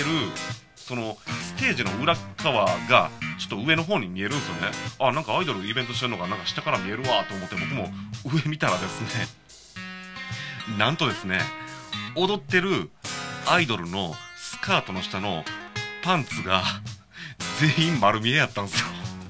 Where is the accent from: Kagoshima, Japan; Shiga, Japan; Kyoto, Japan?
Shiga, Japan; で僕滋賀県出身なんで、伊勢やなしに伊賀うどんは食べたことあるんですよ。